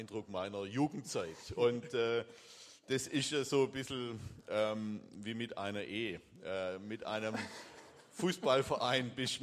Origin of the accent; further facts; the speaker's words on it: Stuttgart, Baden-Württemberg, Germany; Ich bin in Bad Cannstatt aufgewachsen. Ich bin dort tatsächlich groß geworden, Luftlinie 3 Kilometer zum damaligen, so hieß es damals, Neckarstadion.